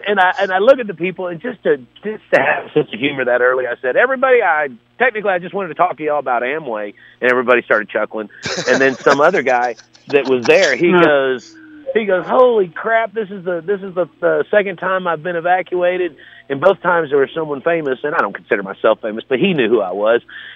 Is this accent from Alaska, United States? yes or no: no; Kentucky, United States; instead of just going to Phoenix and flying back to my hometown of Kentucky, and then flying back to wherever, Denver